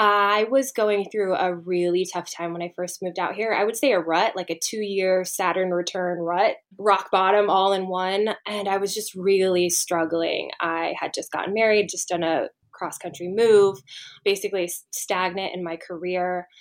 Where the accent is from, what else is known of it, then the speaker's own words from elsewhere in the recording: Bellevue, Nebraska, United States; So I grew up in a smallish town in Bellevue, Nebraska. I was one of like the few Asian kids that existed within a 50-mile radius growing up. So it was like a big farming community.